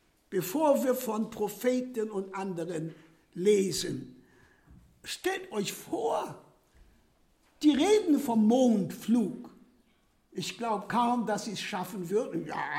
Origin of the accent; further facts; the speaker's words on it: Poland; ich hörte als Kind in Polen oft Żydzi do Palestini, Juden nach Palästina.